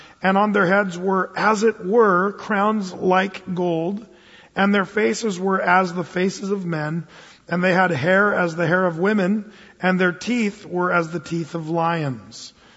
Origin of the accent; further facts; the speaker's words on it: Oregon, United States; When I grew up in Southern Oregon, you know, the summers are hot down there, but they get lots of large grasshoppers.